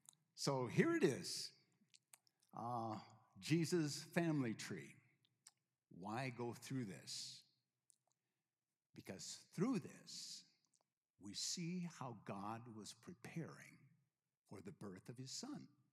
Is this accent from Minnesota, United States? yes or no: yes; Edgerton, Minnesota, United States; my sister and brother-in-law in my hometown of Edgerton, Minnesota, had a fire in their house.